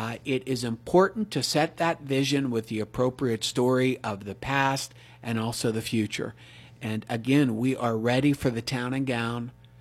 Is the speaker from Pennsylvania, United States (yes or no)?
yes; Ellwood City, Pennsylvania, United States; People remember how downtown Elwood City, my hometown, how it used to be.